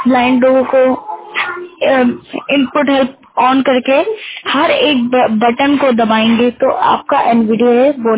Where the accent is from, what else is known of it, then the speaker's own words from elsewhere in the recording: Pilibhit, Uttar Pradesh, India; मैं 10 साल का हूँ और मैं यूपी पीलीभीत का रहने वाला हूँ।